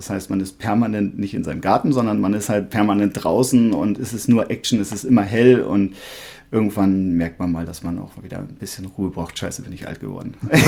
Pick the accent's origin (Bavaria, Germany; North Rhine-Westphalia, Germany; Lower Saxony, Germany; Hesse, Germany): Lower Saxony, Germany; Buchholz; Also ich bin in Buchholz geboren, habe ein paar Jahre in Holmseppensen gelebt, bin aber in der Buchholzer Umgebung aufgewachsen.